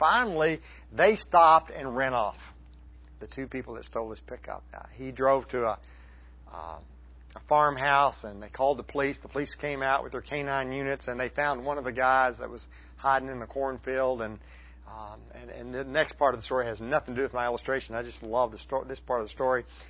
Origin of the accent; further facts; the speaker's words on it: Texas, United States; about 5 years ago from my hometown, old town in West Texas.